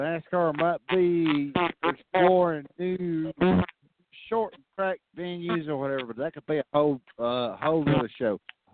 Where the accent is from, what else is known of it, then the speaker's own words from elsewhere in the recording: Talladega, Alabama, United States; from Talladega, Alabama.